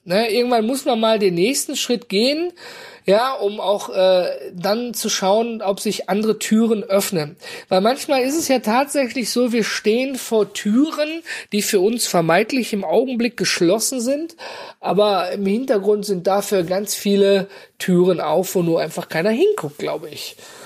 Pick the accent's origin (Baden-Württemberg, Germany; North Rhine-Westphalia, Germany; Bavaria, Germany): North Rhine-Westphalia, Germany; Und ich komme ja aus dem Ruhrgebiet, ne?